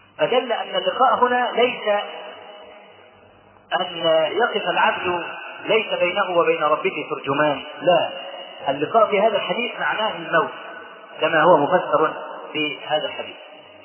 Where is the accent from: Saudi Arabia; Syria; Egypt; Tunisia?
Egypt; مجلة اسمها كل الناس عندنا في مصر